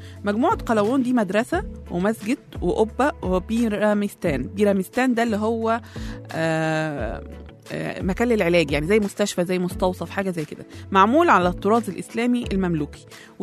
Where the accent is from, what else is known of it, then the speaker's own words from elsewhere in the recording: Upper Egypt, Egypt; انا صعيديه فمتحمسه قوي للموضوع ده